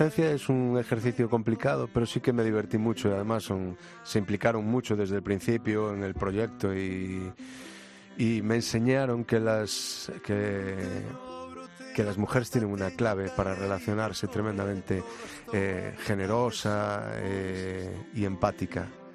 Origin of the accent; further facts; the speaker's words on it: Galicia, Spain; yo vengo de cerca de Santiago de Compostela